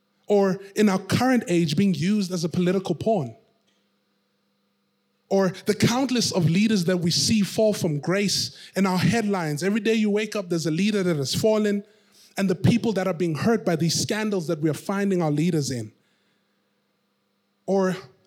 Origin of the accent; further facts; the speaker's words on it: South Africa; as a South African, these are the questions I experience.